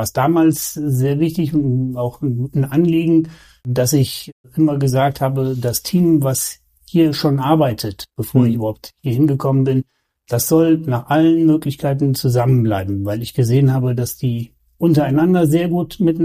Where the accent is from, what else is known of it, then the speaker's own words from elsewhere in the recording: Brafelen, Germany; Ich bin gebürtig und auch aufgewachsen in Brafelen, einem beschaulichen Dorf.